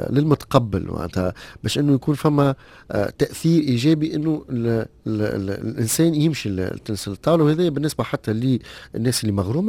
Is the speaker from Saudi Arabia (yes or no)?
no; Tunisia; عندنا في تونس، عندنا معليش نصنعوهم نجيبوهم من برا